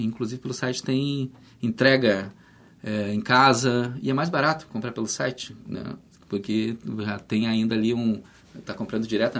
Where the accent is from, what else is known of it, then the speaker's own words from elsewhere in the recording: Canoas, Rio Grande do Sul, Brazil; Eu próprio me criei em Canoas, por exemplo, né?